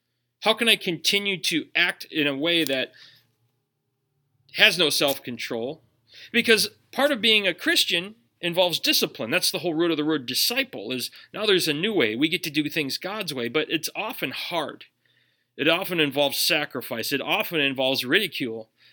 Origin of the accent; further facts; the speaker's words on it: Minnesota, United States; accent: Minnesotan; See, I'm from Minnesota, and we have Minnesotan accents, don't you know? Oofta. We say things that betray us. And so even though I live in this community, I didn't grow up around here.